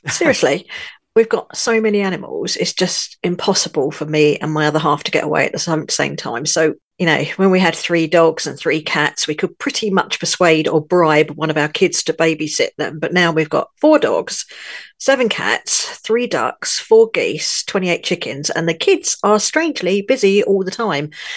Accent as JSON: {"language": "English", "region": "London", "country": "United Kingdom", "tie": "born there", "said": "I was born in London, but this year I'm celebrating 20 years of having a house in France, or rather a home in France"}